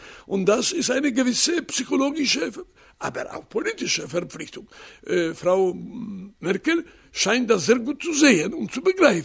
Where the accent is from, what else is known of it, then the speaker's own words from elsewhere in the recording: Poland; Ich spüre die Gemeinsamkeit als Pole.